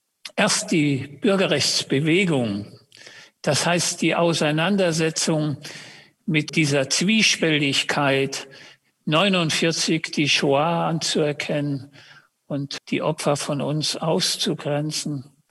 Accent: Heidelberg, Baden-Württemberg, Germany; born there; Wir wohnten zum Beispiel in Mannheim. Mannheim, das ist hier in der Nähe von Heidelberg. Ich bin ja in Heidelberg geboren.

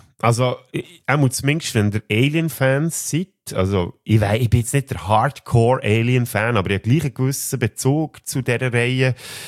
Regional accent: Switzerland; das Zitat aus dem Film Nickel Boys, wo ja anfangs des Jahres bei uns in der Schweiz rauskam.

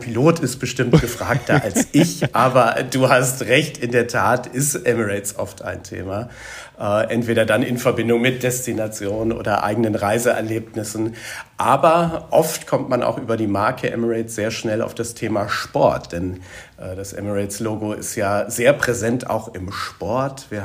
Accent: Himmelforten, Lower Saxony, Germany; accent: Northern German; Ich bin westlich von Hamburg aufgewachsen in einem Dorf mit einem sehr schönen Namen und zwar in Himmelforten. Das ist in der Nähe von Stade.

